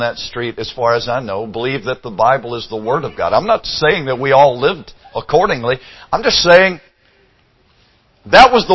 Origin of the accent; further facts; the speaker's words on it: Dothan, Alabama, United States; I grew up in South Alabama in a little town called Dothan. It's when I was growing up there, primarily an agricultural region. It's big peanut country.